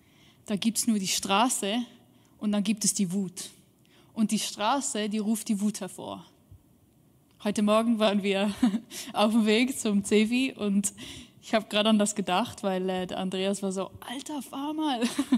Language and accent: German; Switzerland; ich komme aus der Schweiz, ich liebe es in den Bergen zu wandern